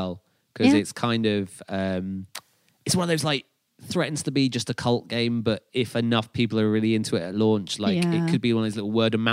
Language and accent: English; United Kingdom; We're British. We just drink, right?